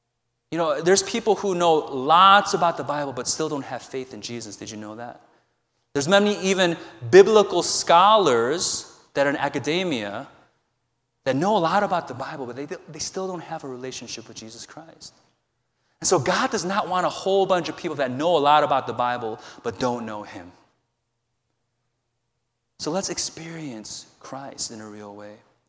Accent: Chicago, Illinois, United States; You know, as most of you know, I'm originally from Chicago. So I follow Chicago sports.

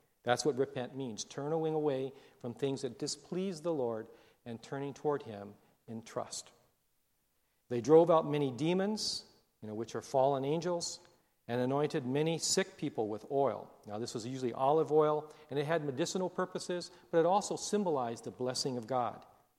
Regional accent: Hawaii, United States; you know it speaks to me, you know, since I'm from Hawaii.

